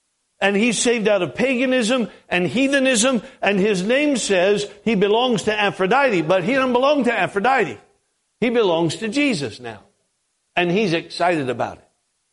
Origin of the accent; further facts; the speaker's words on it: Alaska, United States; I grew up in Alaska. 9 months out of the year, there's snow on the ground, there's mud, there's slush.